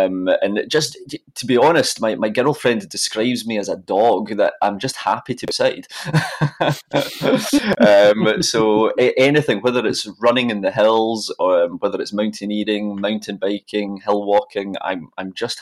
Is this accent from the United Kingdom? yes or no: yes; Scotland, United Kingdom; but I would say that being a Scot.